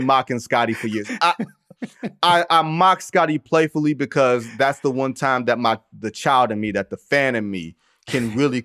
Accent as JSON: {"language": "English", "town": "Detroit", "region": "Michigan", "country": "United States", "said": "I'm from Detroit. Y'all know where I sit on that."}